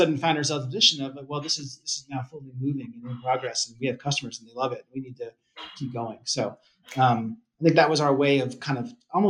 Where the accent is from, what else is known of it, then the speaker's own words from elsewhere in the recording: East Coast, United States; now in Boulder, United States; I think I grew up on the East Coast. I'm now living in Boulder, Colorado. So a big change there.